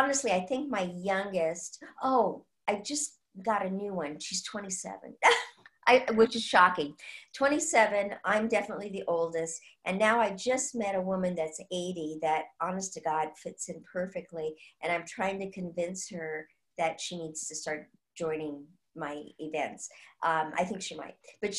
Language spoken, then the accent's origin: English; San Francisco, California, United States; I was brought up in San Francisco in the 1950s. I wore white gloves when I went out to lunch with my mom in, you know, in the city.